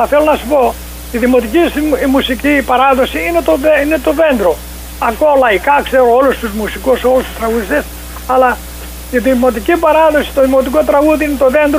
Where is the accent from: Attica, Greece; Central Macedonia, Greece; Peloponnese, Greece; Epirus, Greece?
Peloponnese, Greece; Kefalinou; Το χωριό μου λέγεται Κεφαλινού, που βγάζει ανθρώπους κεφάλι με νου, είναι κάτω στη Μεσσηνία. 20 χιλιόμετρα από την Καλαμάτα.